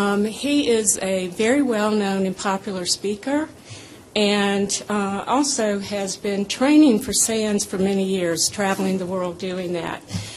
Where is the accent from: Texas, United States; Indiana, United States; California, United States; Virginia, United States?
Virginia, United States; I'm from the University of Virginia, and I'm going to introduce you to another Virginian in just a few minutes.